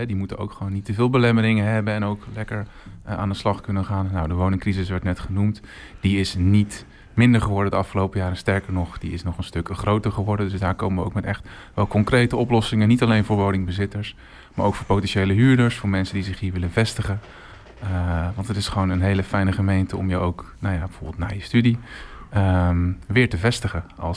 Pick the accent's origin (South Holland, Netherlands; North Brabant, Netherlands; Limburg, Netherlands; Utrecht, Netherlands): South Holland, Netherlands; Rijnsburg; also born or lived in Belgium; Ik ben opgegroeid in Rijnsburg. Ik ben geboren in het ziekenhuis. Ik heb een aantal jaren in België vertoefd. Maar woon nu alweer een jaar of 10, denk ik, 9. Met heel veel plezier in Rijnsburg.